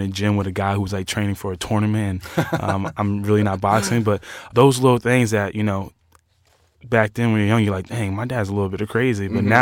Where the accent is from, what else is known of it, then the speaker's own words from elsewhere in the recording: Pennsylvania, United States; also born or lived in Bronx; Yeah, so I was born in New York, born in Bronx, moved to Pennsylvania when I was like 5.